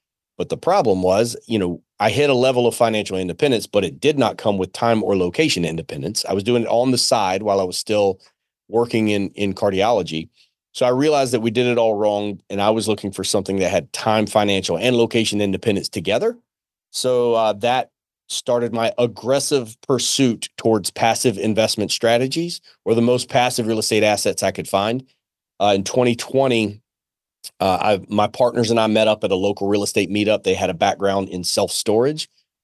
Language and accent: English; South Carolina, United States; now in Carolina Beach, United States; I'm from South Carolina. I'm 41 years old, married, two little boys. I grew up South Carolina and then went to college